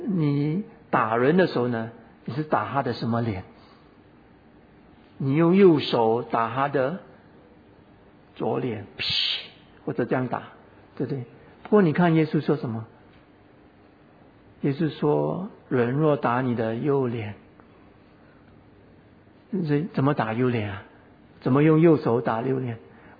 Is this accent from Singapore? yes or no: yes; Singapore; 他知道我们来自新加坡，所以你来自新加坡，叫你来美国干嘛？来美国干嘛？